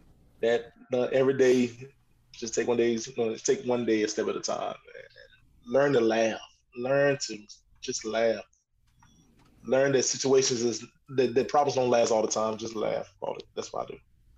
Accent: Henderson, North Carolina, United States; I also have a nonprofit organization that I do outside of my hometown of Henderson, North Carolina, the Green Rose Foundation, which I named after my late mother.

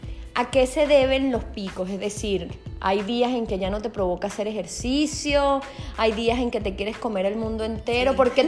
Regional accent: Venezuela; En nuestro país.

